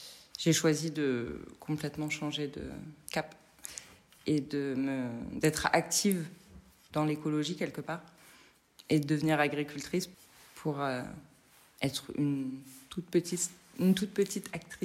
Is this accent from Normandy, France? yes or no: no; Hauts-de-France, France; Nous, on est d'origine de Picardie.